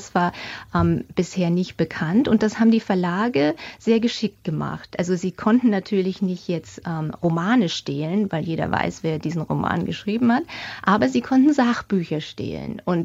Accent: Germany; Und dieses Standardwerk, mit dem ich halt auch aufgewachsen bin in Deutschland

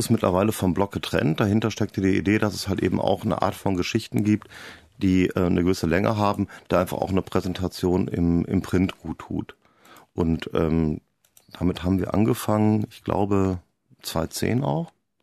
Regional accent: Gelsenkirchen, North Rhine-Westphalia, Germany; Ja, das Ruhrgebiet ist eine ganz klassische Heimat. Also es ist halt der Ort, wo ich wohne, wo ich aufgewachsen bin, wo meine Freunde sind.

